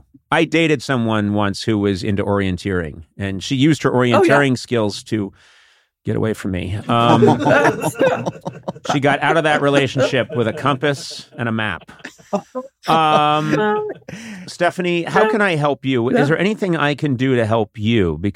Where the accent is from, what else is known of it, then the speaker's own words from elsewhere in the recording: Brookline, Massachusetts, United States; I'm from Brookline, Massachusetts.